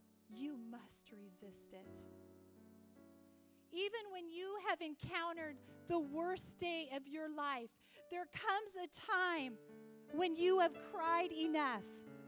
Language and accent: English; Montana, United States; Sorry, I'm from Montana. So all you people that are from Washington, yes, I do have a gun.